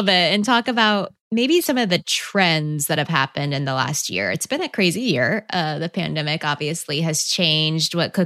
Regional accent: Texas, United States; I'm from Texas. And so I was starting to make enchiladas for Christmas dinner.

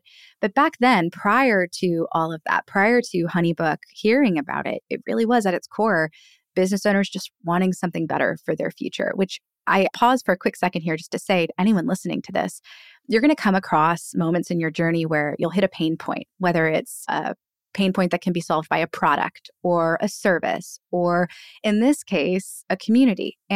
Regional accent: Annapolis, Maryland, United States; but in an authentic sense, we just wanted to fix it in my hometown of Annapolis. That was where Rising Tide began. And so we started gathering small business owners together here in my hometown.

